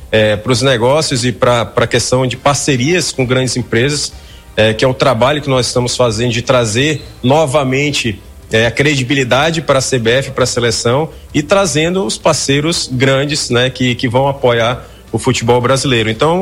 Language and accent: Portuguese; Brazil; eu sei da nossa identidade, da nossa cultura como brasileiro, como torcedor